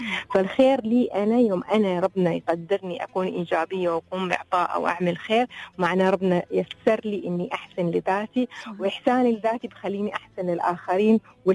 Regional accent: United Arab Emirates; أنا كامرأة إماراتية مسلمة أم وعاملة

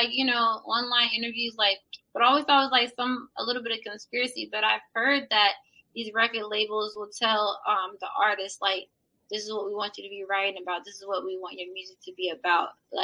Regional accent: Maryland, United States; now in Baltimore, United States; So technically I'm from Maryland. And I say that because I've lived in so many different parts of Maryland, so many different counties

